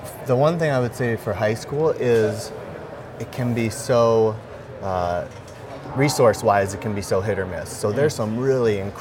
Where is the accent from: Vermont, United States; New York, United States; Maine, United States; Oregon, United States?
Vermont, United States; And I grew up in Vermont, that's where I'm originally from.